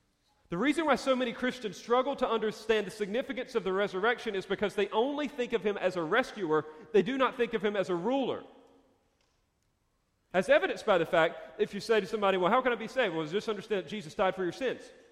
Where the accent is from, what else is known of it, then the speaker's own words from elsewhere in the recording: the South, United States; And I joke around because I'm from the South. I would say y'all.